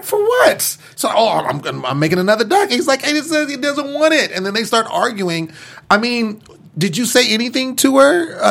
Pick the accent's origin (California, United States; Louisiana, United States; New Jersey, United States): California, United States